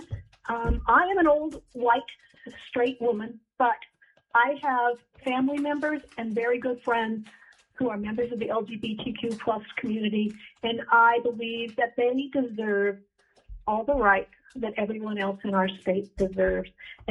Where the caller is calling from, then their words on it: Wasilla, Alaska, United States; I'm calling from Wasilla, Alaska. I've lived in Alaska for 33 years.